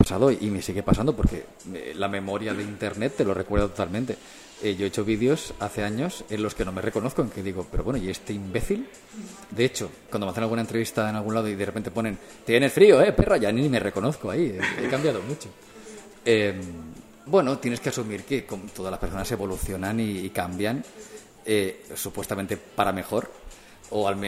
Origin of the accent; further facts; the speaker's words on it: Martorell, Catalonia, Spain; en Martorell, en la radio de Martorell, de mi pueblo.